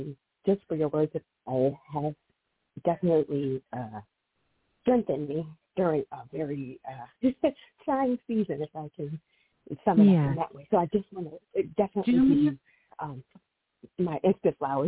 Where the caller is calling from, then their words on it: Maryland, United States; I'm calling from Maryland.